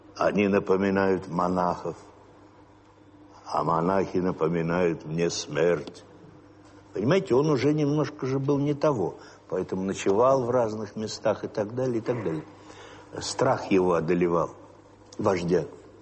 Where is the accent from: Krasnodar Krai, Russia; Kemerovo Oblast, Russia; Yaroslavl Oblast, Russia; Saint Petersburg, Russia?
Yaroslavl Oblast, Russia; Yaroslavl; born there; moved away; Потому что я там родился. Как меня можно лишить родины-то? Я родился в Ярославле.